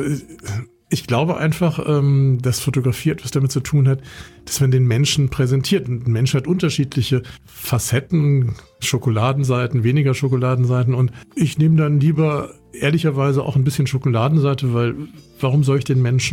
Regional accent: Bonn, North Rhine-Westphalia, Germany; Naja, also ich bin in Bonn aufgewachsen

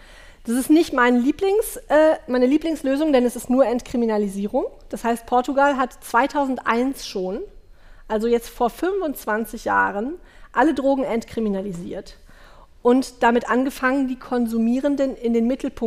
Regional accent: North Rhine-Westphalia, Germany; sagt man bei uns im Rheinland.

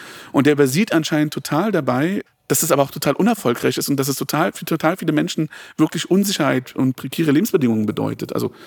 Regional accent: Berlin, Germany; wir sind beide in Berlin aufgewachsen und wir haben ja auch schon mal drüber gesprochen, beide auch nicht so weit auseinander in Berlin-Friedrichshain

